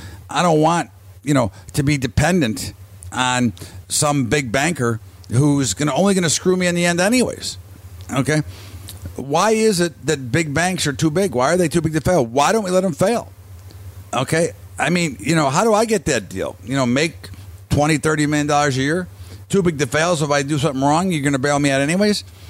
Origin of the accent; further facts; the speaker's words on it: Chicago, Illinois, United States; You know, when I grew up in Chicago, branch banking was not allowed, okay?